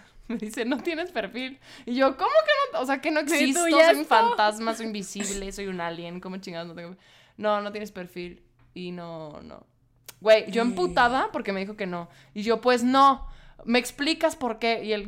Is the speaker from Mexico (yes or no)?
yes; Mexico; soy mexicana